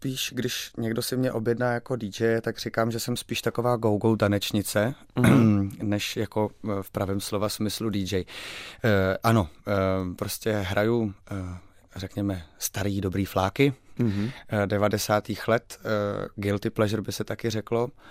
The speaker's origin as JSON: {"language": "Czech", "town": "Plzeň", "region": "Plzeň Region", "country": "Czechia", "tie": "born or raised there", "said": "Ano, jsem Plzeňák a všechny možný hudební projekty jsem tam měl"}